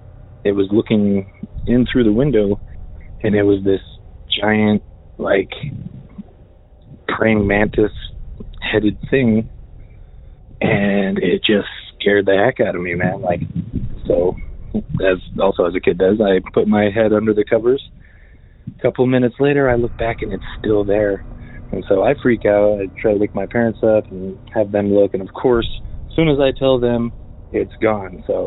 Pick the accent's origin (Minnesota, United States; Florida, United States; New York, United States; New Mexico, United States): New Mexico, United States; Albuquerque; I'm from Albuquerque, New Mexico.